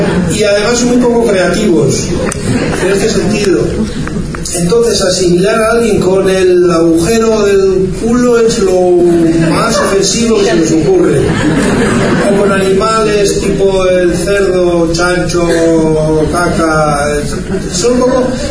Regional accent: San Sebastián, Basque Country, Spain; Estuve en mi ciudad natal, San Sebastián, en 2 ocasiones el pasado mes de enero.

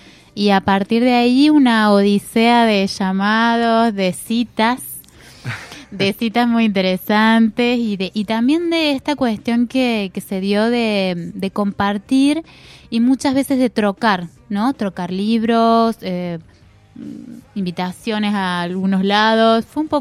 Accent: Concordia, Entre Ríos, Argentina; now in Córdoba, Argentina; a lo largo de estos años de estar en Córdoba. Yo soy de Entre Ríos, de Concordia

